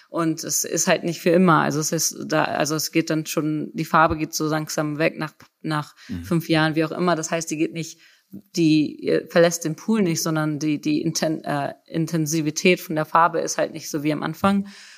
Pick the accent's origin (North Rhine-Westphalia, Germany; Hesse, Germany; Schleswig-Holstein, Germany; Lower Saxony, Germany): North Rhine-Westphalia, Germany; Lüdenscheid; weil ich komme aus Lüdenscheid, das ist halt im Sauerland und nicht, das ist eine Stunde entfernt von Köln.